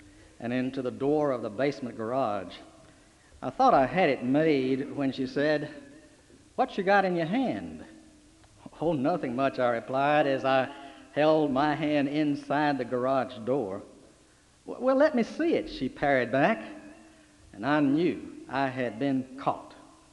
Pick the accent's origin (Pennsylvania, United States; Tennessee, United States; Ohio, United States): Tennessee, United States; Nashville; You see, country music is a part of me, or at least as I grew up in Nashville, Tennessee, it was.